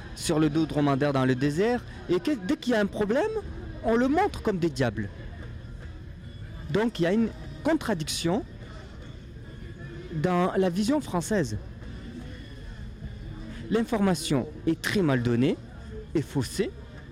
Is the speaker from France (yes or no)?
no; Burkina Faso; moved away; Et quand je suis retourné cette année, c'est le même monde, 90 à 94, jusqu'à 97, puisque je suis parti de Burkina en 96, c'est le même péripétie qui se déroule encore.